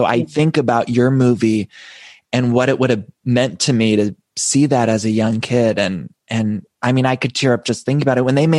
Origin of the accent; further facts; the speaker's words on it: Ohio, United States; I'm from Ohio.